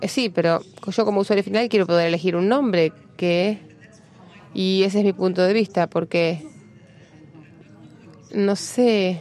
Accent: Tunisia; Bueno, yo soy de Túnez.

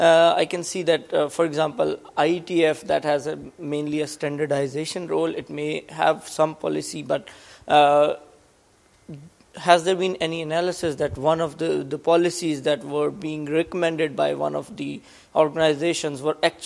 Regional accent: Pakistan; I'm from Pakistan.

